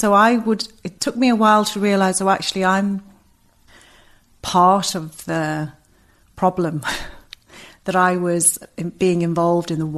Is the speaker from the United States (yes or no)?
no; West Bromwich, West Midlands, United Kingdom; So I grew up in West Bromwich, glamorous West Bromwich. So I was born in West Bromwich, and then we moved around different areas within the West Midlands, and my parents would have first generation immigrants here.